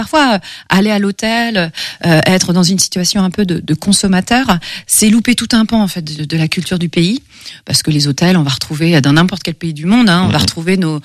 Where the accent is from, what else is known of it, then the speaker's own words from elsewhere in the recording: Pays de la Loire, France; j'ai 46 ans, tout fraîchement. Je viens de la campagne segréenne. J'ai grandi dans une ferme